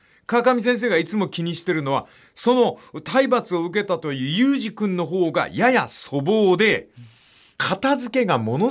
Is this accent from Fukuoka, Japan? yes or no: yes; Fukuoka, Japan; born there; これは私福岡生まれですから断固として言います。